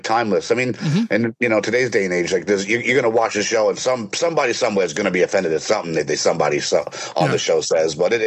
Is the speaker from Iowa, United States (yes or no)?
no; Centereach, New York, United States; Yeah, I'm from Suffolk over in Center Reach.